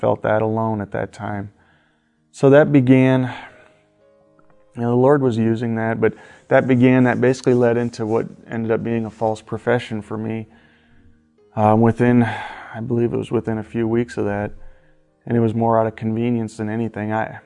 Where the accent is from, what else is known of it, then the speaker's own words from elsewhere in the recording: Iowa, United States; I'm from Northeast Iowa. I'm born and raised there. I've lived there my entire life, other than a few short stints other places.